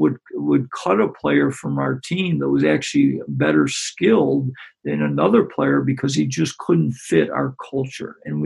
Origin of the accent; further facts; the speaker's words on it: Greece, New York, United States; I enjoyed growing up in Greece and got an opportunity to coach and teach for the majority of my career.